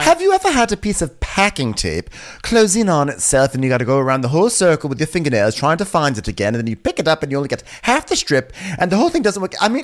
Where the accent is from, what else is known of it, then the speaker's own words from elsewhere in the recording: London, United Kingdom; born there; I was born in London. So there was immigration.